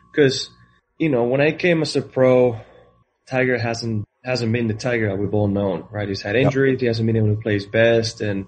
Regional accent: Spain; I'm coming from Spain. I grew up in a town with 1,200 people.

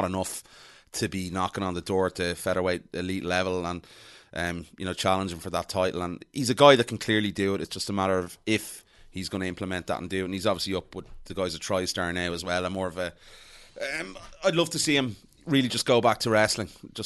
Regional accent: Kyrgyzstan; No. I'm from Kyrgyzstan.

